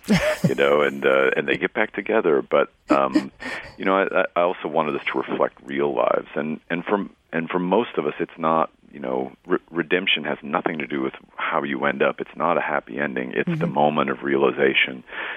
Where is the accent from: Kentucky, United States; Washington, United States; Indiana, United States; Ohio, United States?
Washington, United States; Spokane; Statistical Abstract, for my hometown, Spokane, Washington, which I wrote, you know, as an essay, I suppose.